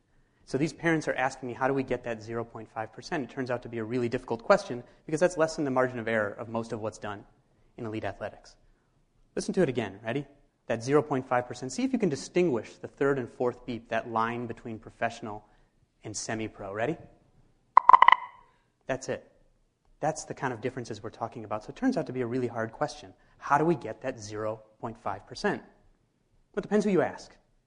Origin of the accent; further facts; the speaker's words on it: Brooklyn, New York, United States; Howdy. You like to get that? I'm from Brooklyn, so that's a novelty where I'm from.